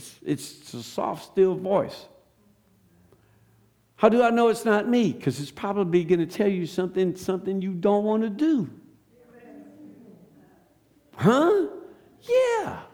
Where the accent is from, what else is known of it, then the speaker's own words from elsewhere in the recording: Louisiana, United States; Well, I'm from Louisiana.